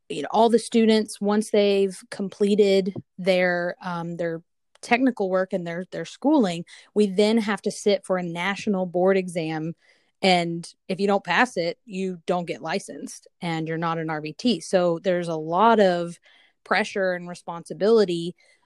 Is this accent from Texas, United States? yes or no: no; Kingsport, Tennessee, United States; now in Asheville, United States; So I'm originally from East Tennessee, Kingsport, Tennessee